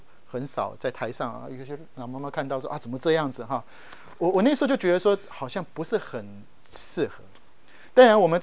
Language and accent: Chinese; Taiwan; now in United States; 每次我记得小时候在台湾